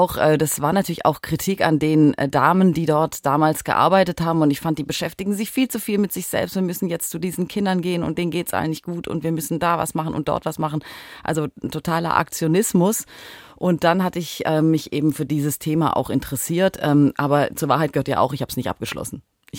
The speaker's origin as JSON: {"language": "German", "region": "Southern Germany", "country": "Germany", "said": "Also ich komme aus Süddeutschland ursprünglich."}